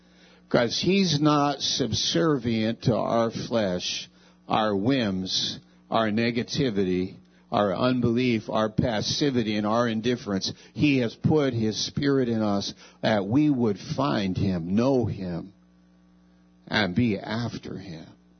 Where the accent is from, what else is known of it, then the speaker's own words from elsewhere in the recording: New York, United States; I'm from New York, but I'm up in Maine in the woods of Maine.